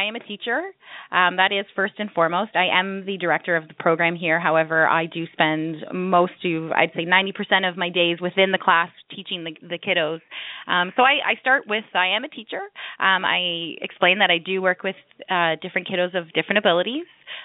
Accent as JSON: {"language": "English", "town": "Mississauga", "region": "Ontario", "country": "Canada", "tie": "born or raised there", "said": "I grew up in Mississauga in Ontario. I grew up with my older brother and my two parents."}